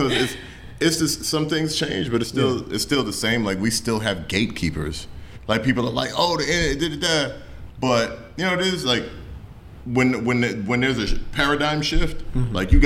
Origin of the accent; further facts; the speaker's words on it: Jamaica; Like, we came from Jamaica, so it was just like.